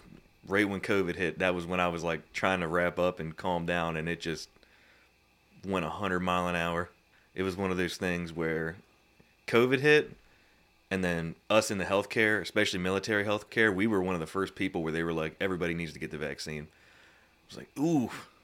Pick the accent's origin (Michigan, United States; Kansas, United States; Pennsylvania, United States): Pennsylvania, United States; Glen Rock; I'm from Glen Rock, PA, which is about an hour north of Baltimore, so I've been to Baltimore plenty.